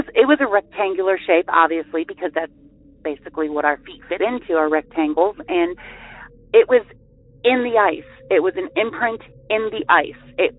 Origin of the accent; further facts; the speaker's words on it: Arizona, United States; also born or lived in Avoca, New York; I'm from Arizona.